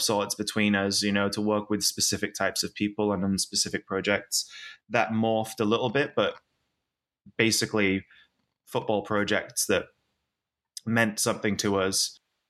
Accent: Penrith, North West England, United Kingdom; my hometown. It was through where I grew up in Cumbria and Penrith.

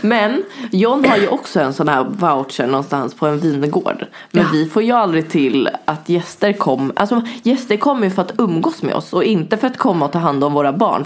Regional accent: Vårberg, Stockholm County, Sweden; lilla förortsbruden från Vårberg

